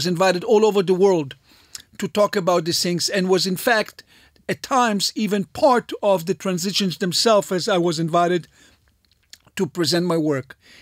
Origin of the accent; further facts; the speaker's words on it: Israel; I was born in Israel and was raised here in Israel.